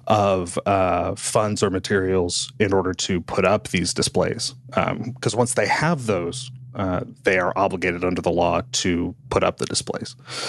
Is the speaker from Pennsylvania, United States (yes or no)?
no; Missouri, United States; I'm from Missouri